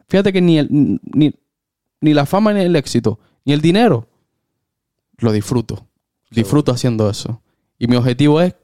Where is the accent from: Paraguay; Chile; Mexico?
Chile; yo soy chileno y mi padre era músico.